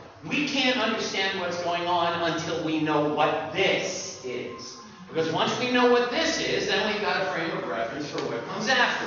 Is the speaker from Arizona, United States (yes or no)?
yes; Arizona, United States; Listen, I'm from Arizona. We don't have Eggman's out there